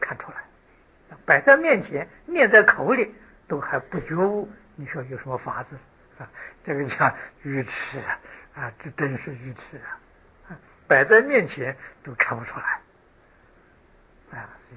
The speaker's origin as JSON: {"language": "Chinese", "country": "China", "said": "我们中国人讲南北朝啊"}